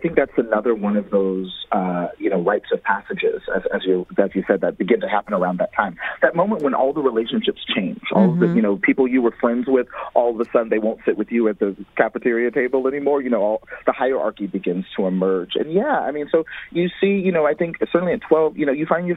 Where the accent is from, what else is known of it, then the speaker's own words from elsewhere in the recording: Lewisville, Texas, United States; where I grew up in Louisville, Texas, in the suburbs north of Dallas.